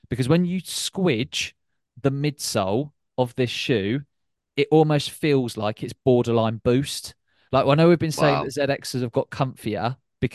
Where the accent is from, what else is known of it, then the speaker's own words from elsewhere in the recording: South East England, United Kingdom; now in London, United Kingdom; Me now declaring myself as a Londoner after moving from Hampshire to London, like I love this city, I absolutely love London.